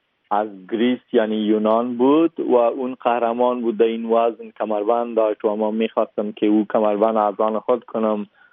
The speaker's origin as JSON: {"language": "Persian", "country": "Afghanistan", "also_born_or_lived": "Kabul", "said": "افغانستان خونم است، من تولد افغانستان هستم، چون فایت با افغانستان میکنم افتخارم، من افغان هستم، از جای باشم افغان هستم"}